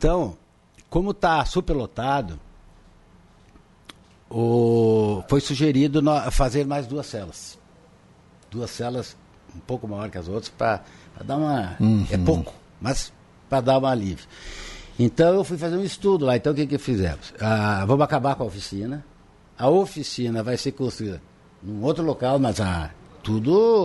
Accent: Lagoa Vermelha, Rio Grande do Sul, Brazil; also born or lived in Erechim; eu não sou de Lagoa Vermelha, nasci em Erechim, mas é a minha terra. Eu gosto aqui, me criei aqui

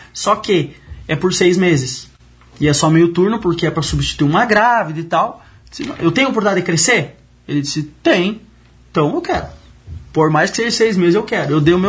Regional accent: Santiago, Rio Grande do Sul, Brazil; now in Lagoa Vermelha, Brazil; Porque eu sou de Santiago, não sou daqui, mas já moro aqui 10 anos, né?

